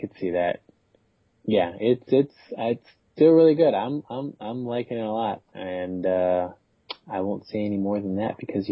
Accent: East Chicago, Indiana, United States; When I, like in East Chicago, there was no comic book store in my hometown. I had to drive 3 towns over to Highland Cards and Comics.

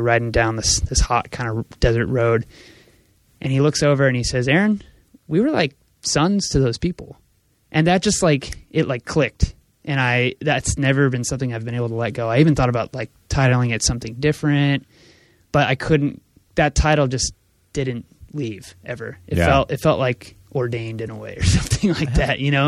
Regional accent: California, United States; Like, hey, we're from California. We're touring New York.

